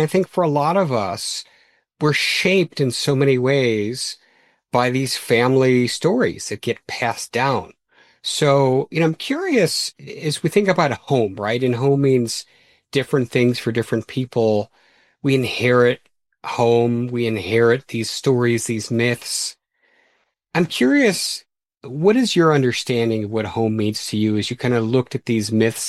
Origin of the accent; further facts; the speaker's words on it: Midwest, United States; also born or lived in Georgia; I am not from the South. I am as Midwestern comes.